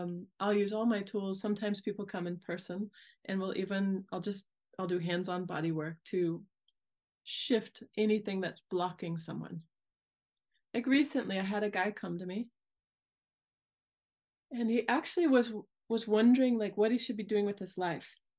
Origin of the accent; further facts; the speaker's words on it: United States; now in Amsterdam, Netherlands; when I was 20, something like that, I came to Amsterdam for a week because I'm actually American.